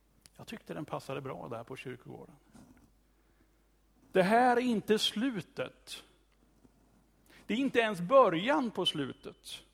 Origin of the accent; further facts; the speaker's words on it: Kumla, Örebro County, Sweden; På mina föräldrars grav som är i Kumla, det är, som är min hemort.